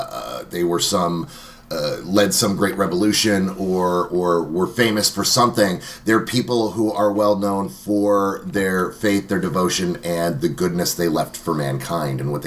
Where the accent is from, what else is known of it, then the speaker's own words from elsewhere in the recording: San Antonio, Texas, United States; No, I was born in San Antonio. I'm a military brat, so I was born in San Antonio while my dad was in training there and bounced around the United States for a while, and then when I was 14, ended up back in Texas in San Antonio